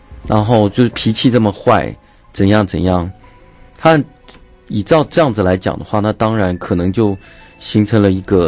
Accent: Taiwan; 潮州话呢这个潮汕语系潮州汕头语系跟闽南语跟我们台湾话是非常像的

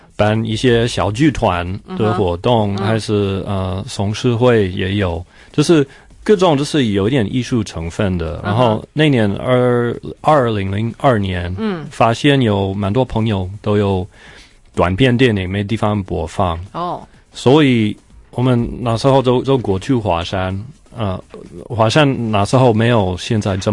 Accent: United States; Chinese is a second language; now in Taipei, Taiwan; 对，我们都是美国人。

